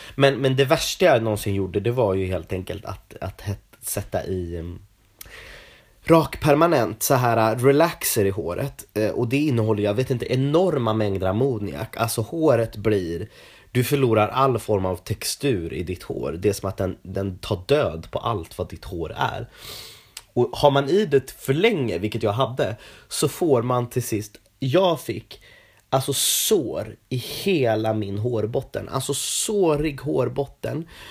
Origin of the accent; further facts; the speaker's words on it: Norrtälje, Stockholm County, Sweden; Ja, jag växte upp i Norrtälje på landet.